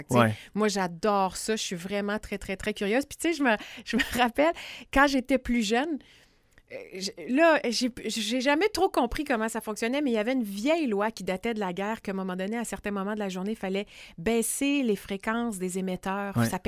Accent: Sherbrooke, Quebec, Canada; now in Quebec City, Canada; je suis née à Sherbrooke, mais ma famille, mon père maintenant, mes parents étaient déménagés ici à un moment donné, mais j'ai fait toutes mes études à Sherbrooke jusqu'à ce que je m'en vienne à Québec pour étudier au CRTQ.

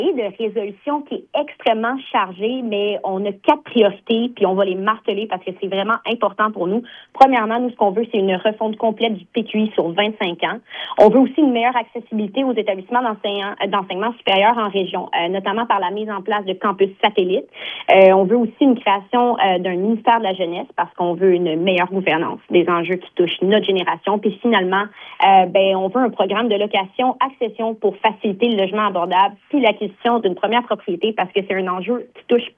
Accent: Lavalterie, Quebec, Canada; moi, là, je suis une fille de la Nature. J'ai grandi à Lavalterie. J'habite à Joliette. Je suis une francophone assumée, fière de l'être.

